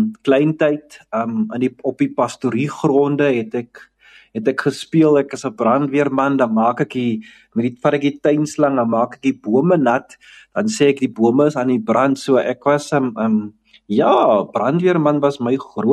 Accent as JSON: {"language": "Afrikaans", "town": "Kraaifontein", "region": "Western Cape", "country": "South Africa", "tie": "born or raised there", "said": "so ek is 'n laatlammetjie. Groot geword in die Kaap en skool gegaan in Durbanville. En groot geword in die strate van Kraaifontein, waar die bekende Cheslin Kolbe ook vanaf is. Ek het groot geword in die Kaap en hoërskool gegaan by Hoërskool Durbanville, my pa se laaste gemeente."}